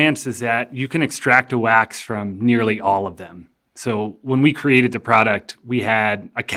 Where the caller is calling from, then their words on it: Carbondale, Colorado, United States; I'm calling in from Carbondale, Colorado, and I'm the founder of Mountain Flow.